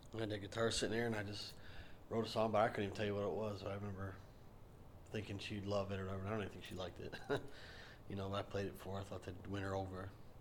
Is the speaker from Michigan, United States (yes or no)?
yes; River Rouge, Michigan, United States; So, but we grew up in River Rouge.